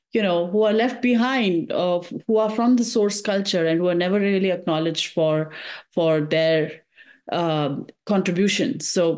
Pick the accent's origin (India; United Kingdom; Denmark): India; so as an Indian, so I kind of understand that.